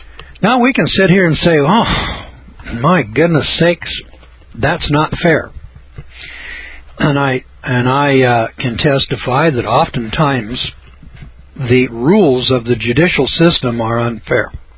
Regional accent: Idaho, United States

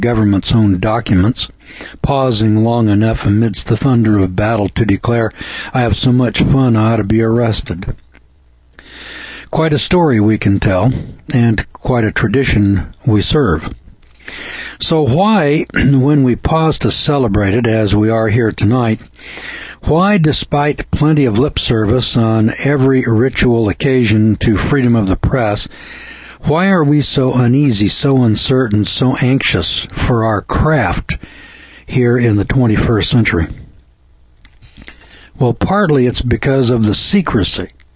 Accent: Deep South, United States; I grew up in the Deep South.

